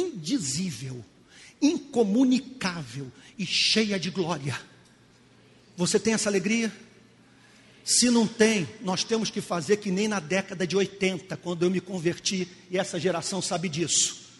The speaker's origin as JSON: {"language": "Portuguese", "region": "Rio de Janeiro", "country": "Brazil", "tie": "born there", "said": "Nasci no Rio de Janeiro, sou filho de um policial"}